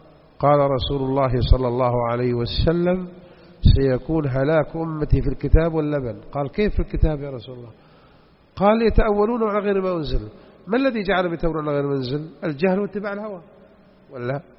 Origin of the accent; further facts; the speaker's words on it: Jeddah, Makkah Province, Saudi Arabia; عندنا بجدة قاعد معه 30 سنة